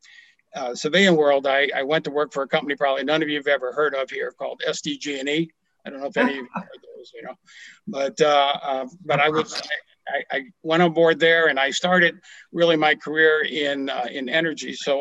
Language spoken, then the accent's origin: English; Washington, District of Columbia, United States; Now, I was born and raised in Washington, D.C., on the other side of the Anacostia River, where you don't want to go.